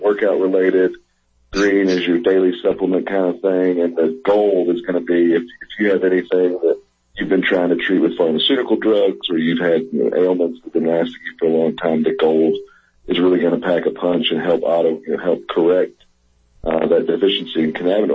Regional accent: Kentucky, United States; much like you would bourbon or moonshine here in my home state of Kentucky.

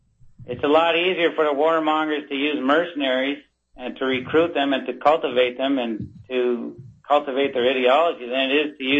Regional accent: Canada; I'm Canadian

